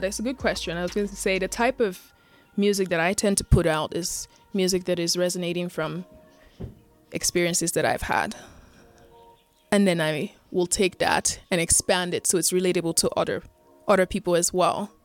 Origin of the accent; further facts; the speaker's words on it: Nigeria; As a Nigerian woman, that's not something you're typically raised to talk about.